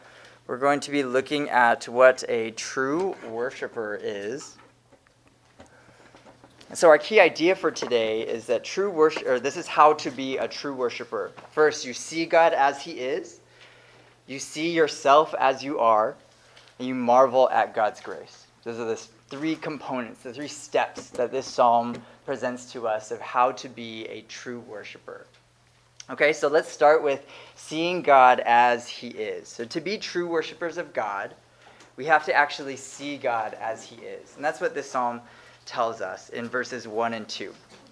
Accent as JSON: {"language": "English", "region": "Texas", "country": "United States", "said": "I definitely don't speak Korean. I'm definitely not from Korea. I definitely speak English, and I'm from Texas.\""}